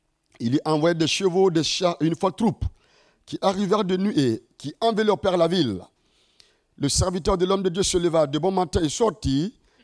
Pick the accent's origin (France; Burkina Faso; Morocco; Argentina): Burkina Faso; Ouagadougou, Centre; Je viens du Burkina Faso, un petit pays situé en Afrique de l'Ouest, précisément à Ouagadougou.